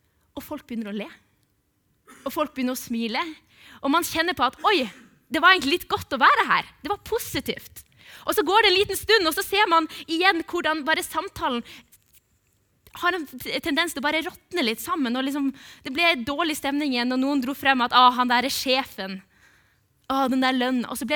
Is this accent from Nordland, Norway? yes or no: yes; Bodø, Nordland, Norway; Og jeg vokste opp i Bodø.